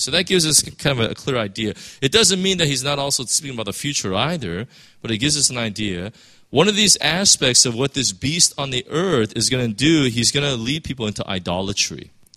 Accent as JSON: {"language": "English", "country": "United States", "said": "as an American, if you really understand what the framers of the Constitution were really talking about"}